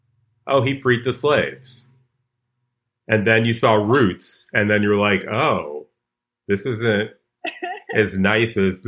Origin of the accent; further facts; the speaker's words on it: Chicago, Illinois, United States; But I mean, I grew up in Hyde Park in Chicago